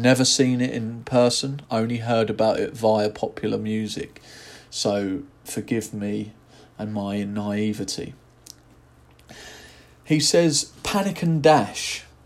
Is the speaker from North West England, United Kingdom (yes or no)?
no; Gillingham, South East England, United Kingdom; I'm not from London, I'm from Gillingham in Kent